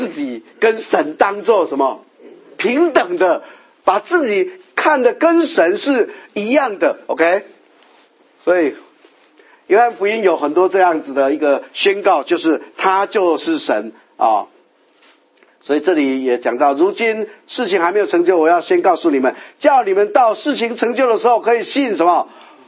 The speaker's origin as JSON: {"language": "Chinese", "country": "China", "said": "我们中国人也读得懂"}